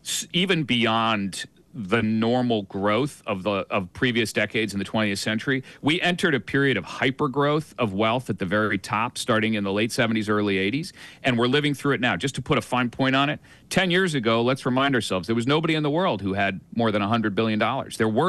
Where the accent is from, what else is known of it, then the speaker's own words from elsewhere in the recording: Greenwich, Connecticut, United States; I grew up in Greenwich, Connecticut, you know, suburb of New York City, prosperous place, always has been.